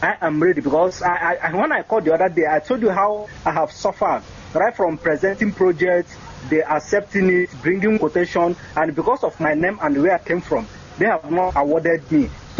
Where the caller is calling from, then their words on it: Isiala Ngwa, Abia, Nigeria; I'm calling from Isi Alangwa now.